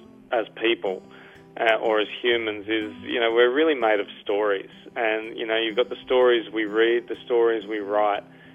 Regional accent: Sydney, New South Wales, Australia; Well, I grew up in Sydney, and my parents had immigrated from Germany and Austria, and I had a brother and two sisters

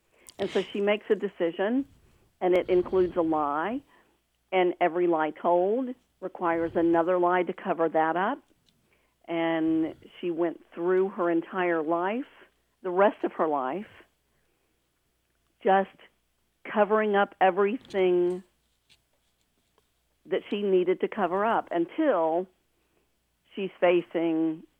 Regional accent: Florida, United States; I grew up in Central Florida in the 60s when I was in fifth grade when the first African American boy came to our school.

